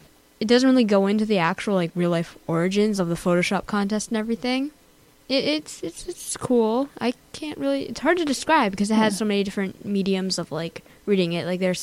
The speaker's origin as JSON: {"language": "English", "town": "Hudson", "region": "New York", "country": "United States"}